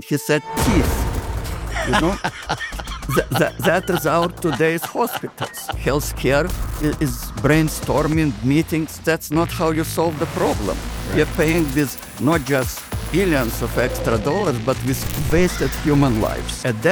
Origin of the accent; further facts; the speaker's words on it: Ukraine; English is a second language; that believe that I'm from Texas, I'm not. I'm from Ukraine, from former Soviet Union.